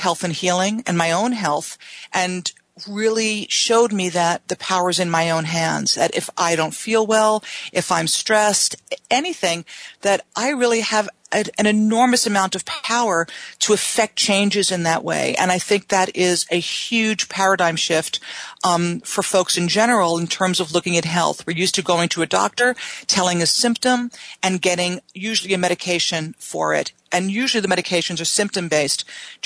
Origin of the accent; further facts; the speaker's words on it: New York City, New York, United States; Well, I'm from New York City, so stress and anxiety do come up occasionally in my practice.